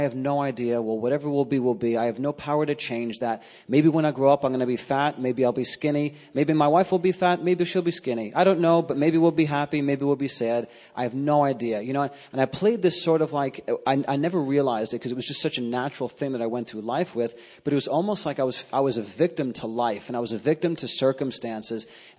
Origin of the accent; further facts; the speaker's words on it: New York, United States; I was raised in New York. And there was this mentality that was so permeating the culture that I was from. I'm from the Italian culture.